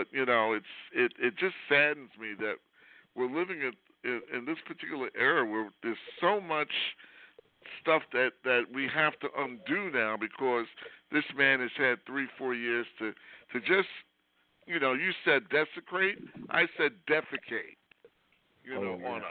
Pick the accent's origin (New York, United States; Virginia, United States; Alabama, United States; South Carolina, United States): New York, United States; Brooklyn; I grew up in Brooklyn. We didn't run across movie stars, you know, every day walking the street.